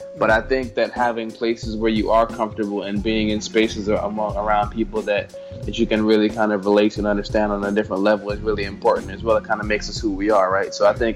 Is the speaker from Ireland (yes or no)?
no; Jamaica; we learned about him as kids growing up in Jamaica